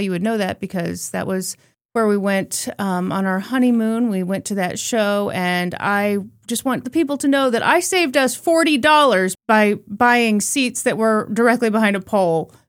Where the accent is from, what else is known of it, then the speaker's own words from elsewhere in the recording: United States; I loved Hamilton, obviously, because I'm an American.